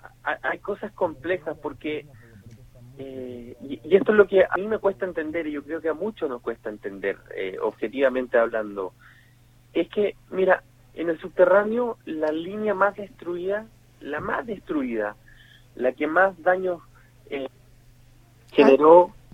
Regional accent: Chile; esa es mi reflexión como chileno.

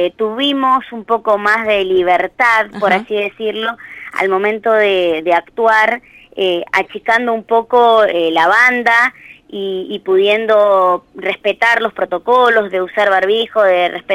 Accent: San Juan, Argentina; desde aquí, desde mi provincia natal, como lo es San Juan.

